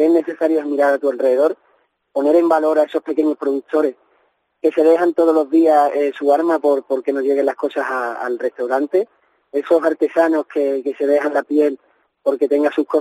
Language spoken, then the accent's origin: Spanish; Madrid, Community of Madrid, Spain; venimos de Madrid